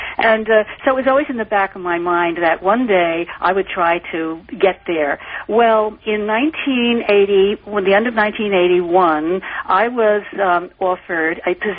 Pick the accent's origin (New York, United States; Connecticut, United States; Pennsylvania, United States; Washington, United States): New York, United States; Albany; when I was a college student at the College of St. Rose in Albany, New York, my hometown.